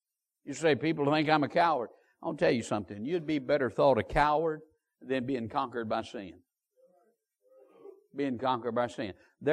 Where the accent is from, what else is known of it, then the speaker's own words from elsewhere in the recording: Georgia, United States; born there; I was born in Georgia. I was probably 5 or 6 years old at the most, and we lived in the middle of the block, and the church building was right next to us.